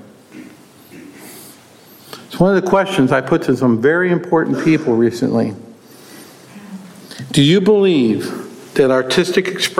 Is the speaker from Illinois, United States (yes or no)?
yes; Chicago, Illinois, United States; now in Detroit, United States; I grew up in Chicago. I've been in Detroit for 38 years, trying to stay alive.